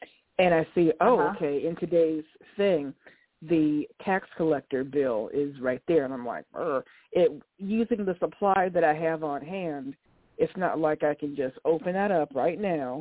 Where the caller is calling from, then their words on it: Lincoln City, Oregon, United States; I am calling from Lincoln City, Oregon.